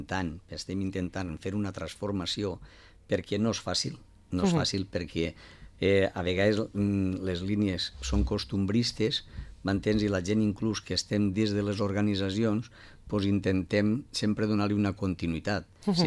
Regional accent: Vila-real, Valencian Community, Spain; que això passi en el meu poble, en Villarreal, on jo pensava que tot funcionava bé

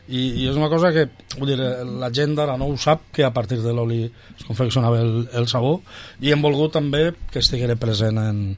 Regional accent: Valencian Community, Spain; A veure, som valencians i no podem fugir d'ahir.

